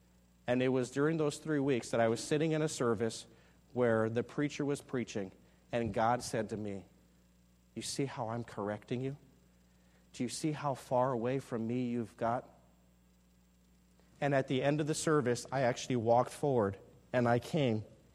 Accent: Texas, United States; Well, I grew up in South Texas. Grew up as a teenager who loved the game of basketball with all my heart.

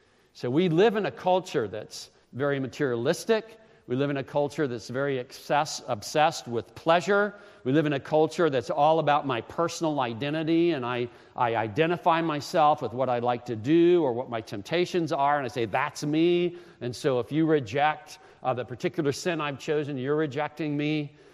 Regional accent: Greenville, United States; But I grew up in this community, actually. I grew up in Greenville.

